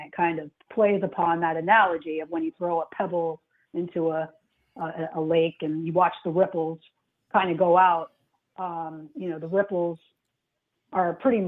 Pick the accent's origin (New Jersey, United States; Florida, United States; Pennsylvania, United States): New Jersey, United States; I grew up in New Jersey, so the racial issues in New Jersey were quite different than they were even in the South in the 80s.